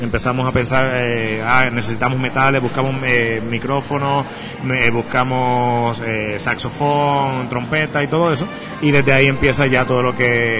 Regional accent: Dominican Republic; now in Guadalajara, Mexico; Yo vengo de República Dominicana, la banda como tal se forma aquí en Guadalajara

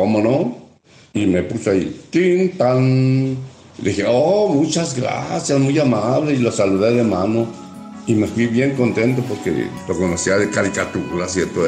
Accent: Fresnillo, Zacatecas, Mexico; tengo 87 años, soy originario de Fresnillo, Zacatecas.

